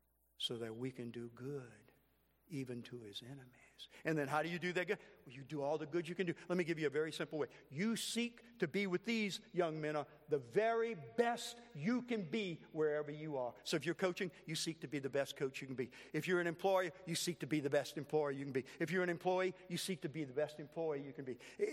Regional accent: Louisiana, United States; I'm Cajun. You probably couldn't tell that. I don't have an accent, but I'm Cajun.

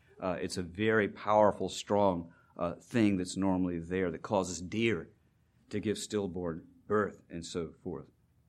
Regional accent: Virginia, United States; I still remember bay storms at the Chesapeake Bay growing up in Virginia, where we spent our weekends.

